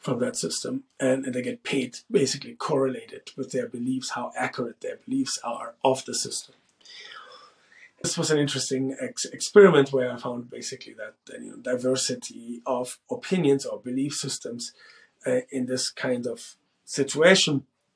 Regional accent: Vienna, Austria; moved away as an adult; also born or lived in Germany; now in Los Angeles, United States; I originated from Europe, from the German Austrian area. I was born in Germany, but I spent my teenagehood in Vienna, Austria, from which I then went to Los Angeles when I was 19 years old.

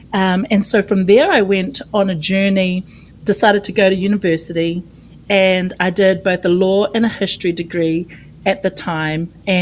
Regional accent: New Zealand; I am from Aotearoa, New Zealand, at the bottom of the world or the top of the world, depending on how you look at it.

